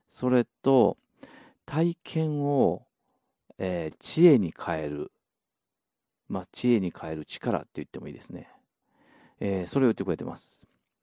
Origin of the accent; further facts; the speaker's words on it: Osaka, Japan; accent: Osaka dialect; まあ、僕大阪なので大阪弁になってますけども